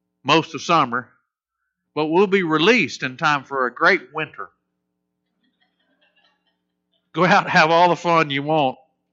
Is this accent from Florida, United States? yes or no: yes; Florida, United States; Growing up in Florida, we didn't really know what a season was.